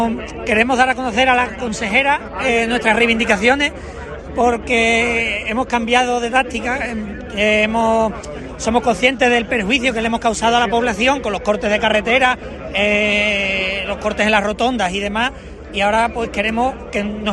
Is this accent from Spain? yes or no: yes; Villafranca de los Barros, Extremadura, Spain; soy de Villafranca de los Barros.